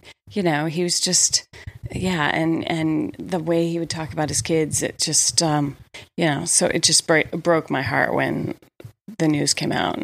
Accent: Atlanta, Georgia, United States; I don't know if it's cause I grew up in Atlanta, Georgia or whatever

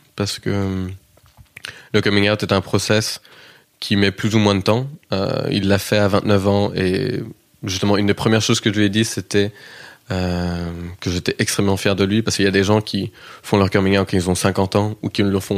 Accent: Kansas, United States; accent: Kansas; Ça vient du Kansas. J'ai un accent qui est assez inidentifiable en vrai, parce que beaucoup de gens ont du mal à le situer, à le placer.

